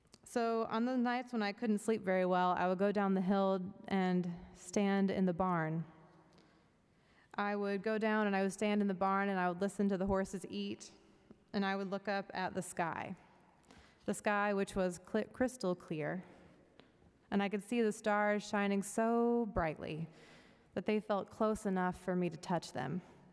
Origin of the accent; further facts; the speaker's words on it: Oakdale, California, United States; also born or lived in Modesto; I grew up in the San Joaquin Valley in Northern California on 4 acres outside of a small town called Oakdale. And right before I started middle school, my family moved out there from a large suburb called Modesto, where most of my extended family lived.